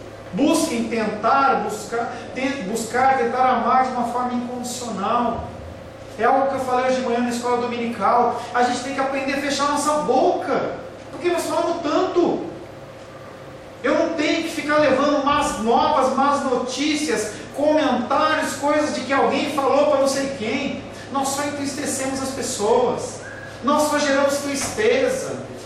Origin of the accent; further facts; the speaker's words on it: Brasília, Federal District, Brazil; Eu sou brasiliense e eu sei que não tem monte em Brasília.